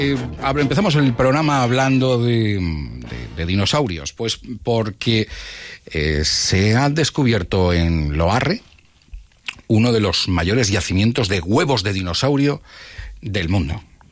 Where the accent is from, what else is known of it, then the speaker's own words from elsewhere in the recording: Spain; somos españoles, nos gusta la calle.